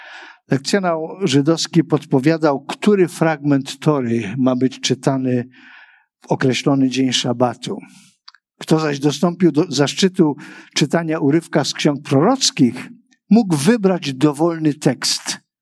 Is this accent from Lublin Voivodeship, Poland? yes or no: no; Siemianowice Śląskie, Silesian Voivodeship, Poland; Ja z brzydkiego, przemysłowego miasta Siemianowic Śląskich. To nie jest ładne miasto, zaręczam.